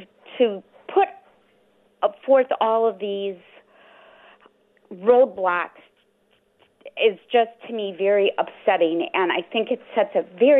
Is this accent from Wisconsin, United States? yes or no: yes; Wisconsin, United States; And I am from Milwaukee County.